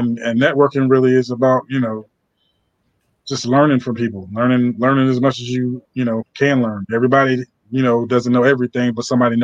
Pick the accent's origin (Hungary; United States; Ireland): United States; Trenton, New Jersey; born there; I was born in Trenton, so, you know, I know.